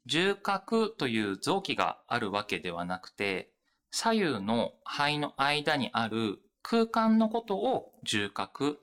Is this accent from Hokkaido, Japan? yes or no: yes; Hokkaido, Japan; now in Iwate, Japan; 北海道になります。